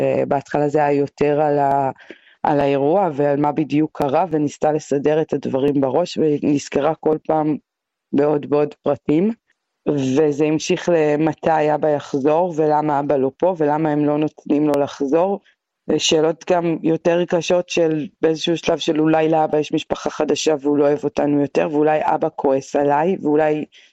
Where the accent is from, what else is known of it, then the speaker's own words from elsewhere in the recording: Sderot, Southern District, Israel; נולדתי, גדלתי בסדרות, כל חיי אני באזור הזה.